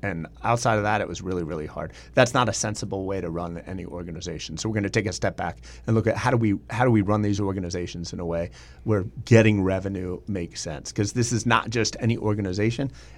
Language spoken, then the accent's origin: English; Delaware, United States; born or raised there